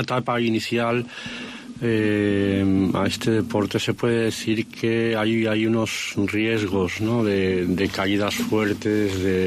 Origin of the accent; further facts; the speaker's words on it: Lugo, Galicia, Spain; nací y viví en Lugo durante los primeros 40 años de mi vida. Allí los inviernos son largos, realmente largos, muy lluviosos, es un frío húmedo